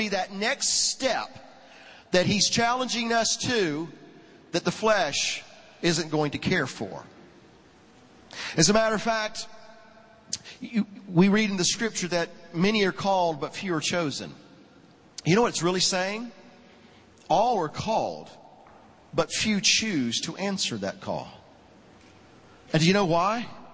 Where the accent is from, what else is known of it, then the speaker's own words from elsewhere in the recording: Georgia, United States; I grew up in South Georgia, and like a lot of you, I think that we probably have a good representation from the South here tonight.